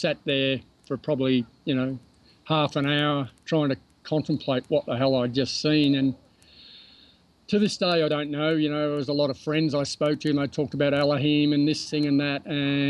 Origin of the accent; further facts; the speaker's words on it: Melbourne, Victoria, Australia; I'm from Melbourne, Australia.